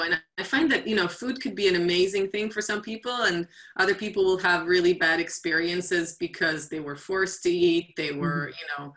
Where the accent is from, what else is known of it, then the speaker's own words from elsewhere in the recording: Israel; I grew up in Israel. I was born in Israel and grew up there.